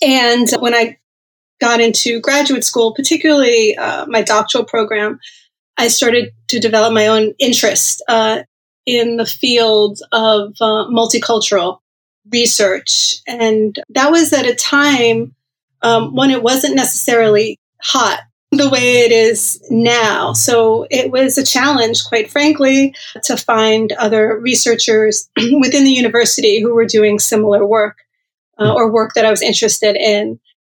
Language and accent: English; New York City, New York, United States; So I think just growing up in Manhattan, growing up in New York City had a tremendous impact on my interest in diversity and my interest in psychology.